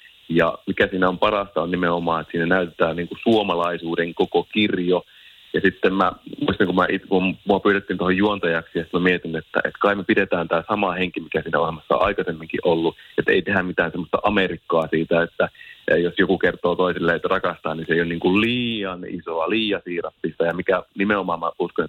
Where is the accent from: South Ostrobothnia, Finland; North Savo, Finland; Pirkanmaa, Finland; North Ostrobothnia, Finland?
North Ostrobothnia, Finland; Oulu; accent: Oulu dialect; mä sanoin, että mä oon Oulusta ja sen takia kuulostan tältä.